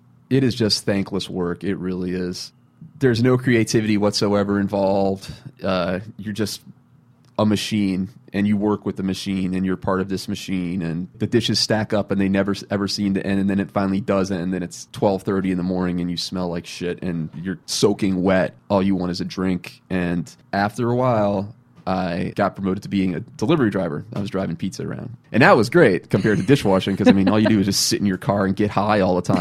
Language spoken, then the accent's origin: English; New Orleans, Louisiana, United States; Growing up in New Orleans, the T's are sometimes pronounced as D's.